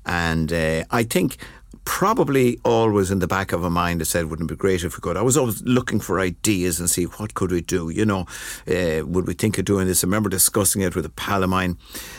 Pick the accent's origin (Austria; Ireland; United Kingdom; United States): Ireland; Castlebar, County Mayo; From the time I was a young fella growing up in Castlebar, like I remember going down to the market square, as it was then, and on a Saturday selling potatoes and cabbage and carrots